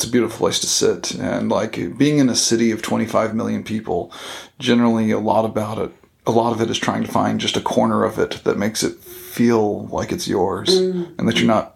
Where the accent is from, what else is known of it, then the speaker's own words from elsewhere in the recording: Dallas, Texas, United States; now in Shanghai, China; Well, originally from Texas. I grew up in Dallas, Texas, for the most part.